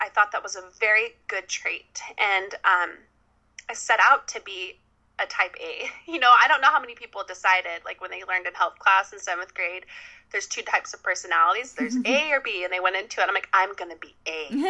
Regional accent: Utah, United States; Yeah, I was raised in Utah. I have six siblings. I'm the fifth.

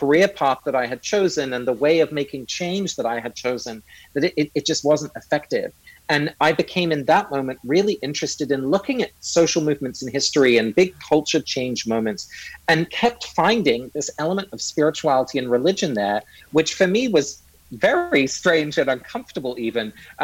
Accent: England, United Kingdom; You know, growing up in England, I didn't know anyone who went to church. My parents were actually both Dutch.

